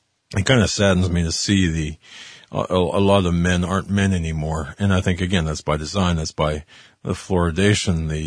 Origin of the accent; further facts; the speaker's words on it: United States; And again, I'm an American.